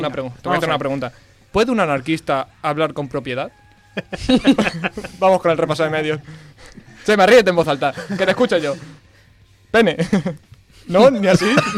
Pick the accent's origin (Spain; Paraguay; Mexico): Spain; Pero como buen español, yo tengo un dicho.